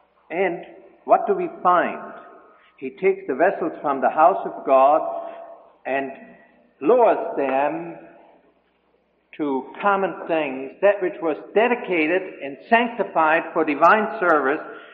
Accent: Germany; moved away; When I came to this country from Germany, I had no right to vote.

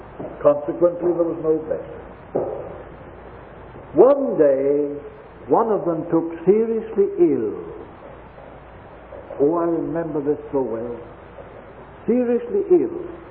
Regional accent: New Zealand; as I'm a New Zealander

